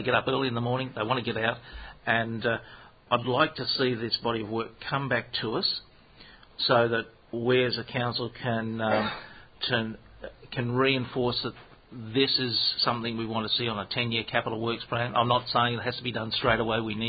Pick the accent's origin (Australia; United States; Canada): Australia; Wellington Point, Queensland; And I can remember as a kid growing up in Wellington Point that it was never really busy.